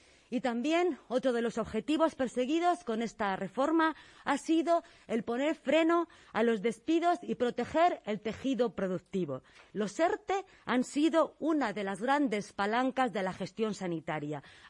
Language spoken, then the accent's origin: Spanish; Spain; nos debemos de sentir orgullosos como españoles, orgullosos de país